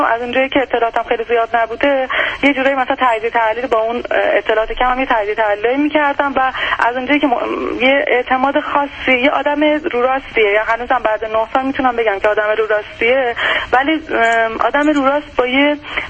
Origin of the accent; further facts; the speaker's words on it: Iran; من ایرانی هستم